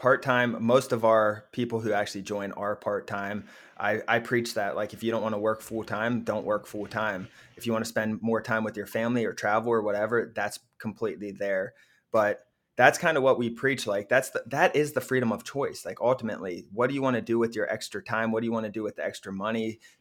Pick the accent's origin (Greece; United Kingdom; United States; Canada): United States; Cincinnati, Ohio; I just bought 40 acres of land up in Kentucky, Northern Kentucky, which is outside Cincinnati, my hometown, to keep.